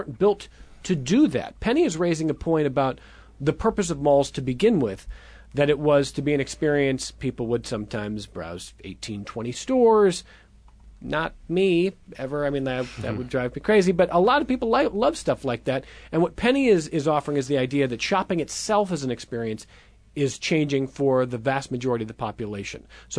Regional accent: Westlake, Ohio, United States; And for me, I'm from the Cleveland area. I grew up in a town called Westlake, which has Crocker Park now.

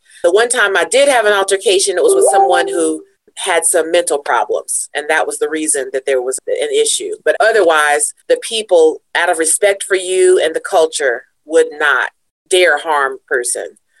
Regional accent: Chattanooga, Tennessee, United States; I am. I grew up in Chattanooga, and during my middle school years, I actually lived in Ray County up in the country.

